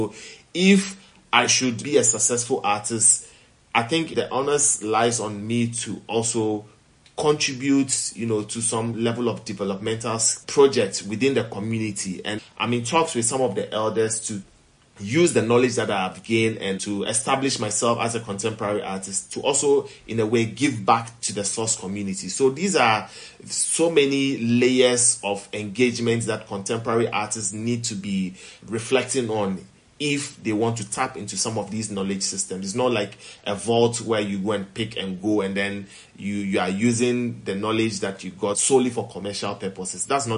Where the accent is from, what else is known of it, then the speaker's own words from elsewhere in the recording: Volta, Ghana; It was a cultural shift for me, despite the fact that I was Ghanaian. I come from Volta region